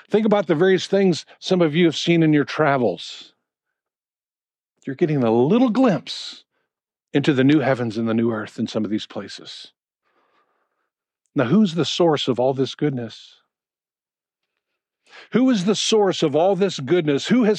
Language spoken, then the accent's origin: English; Midwest, United States; But in my hometown back in the Midwest, the oranges flare, the yellows, the bright reds.